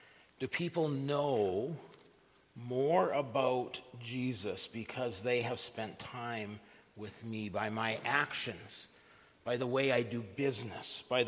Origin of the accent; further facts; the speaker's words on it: Saskatchewan, Canada; I grew up in Saskatchewan.